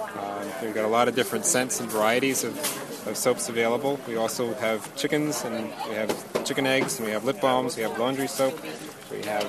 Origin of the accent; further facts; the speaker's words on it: Dayton, Ohio, United States; Well, we're from Dayton, and so no comment on